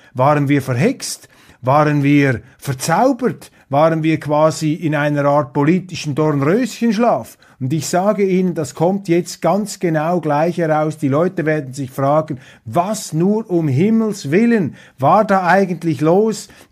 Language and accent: German; Switzerland; Als Schweizer bin ich kein Freund des dekretierten Durchregierens.